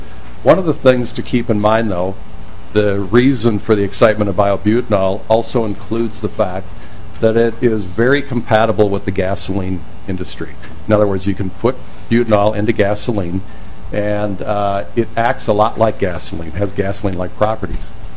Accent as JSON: {"language": "English", "region": "Minnesota", "country": "United States", "said": "I'm also a Minnesotan, so I've spent 48 years here. I went to school here and worked for H.B. Fuller and Cargill."}